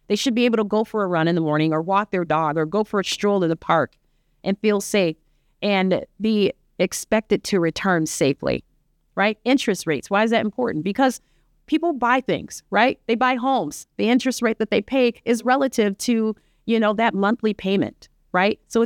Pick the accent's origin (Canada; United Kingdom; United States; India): United States; We are unique, and I like being an American. I absolutely love being American.